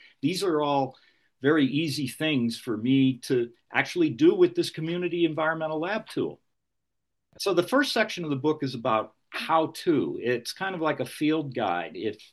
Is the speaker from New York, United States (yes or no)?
yes; New York, United States; born there; I was born in Western New York, and my greatest exposure comes from certain specific things.